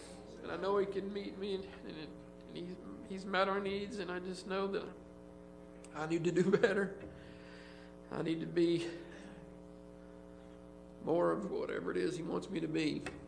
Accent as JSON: {"language": "English", "town": "Wichita", "region": "Kansas", "country": "United States", "tie": "born or raised there", "said": "Of course, I'm from Wichita, so I grew up listening to that song"}